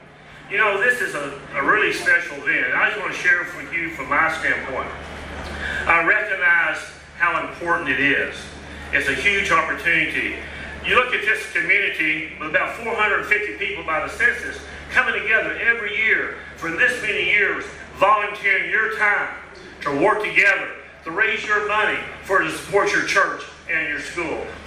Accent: Kentucky, United States; growing up in Western Kentucky, I had the opportunity to attend many Fancy Farm Picnics.

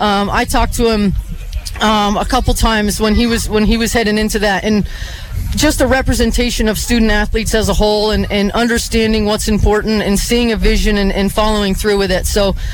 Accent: Essex Junction, Vermont, United States; I mean, and I'm from Essex Junction, grew up watching UVM women's basketball when I was a kid, and really that was my drive to go and wear Vermont on my chest.

